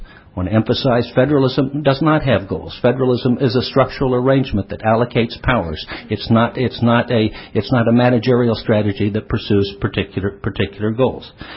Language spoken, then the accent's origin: English; Texas, United States; Ed grew up in Brooklyn and I grew up in Texas, and we have strong senses of identity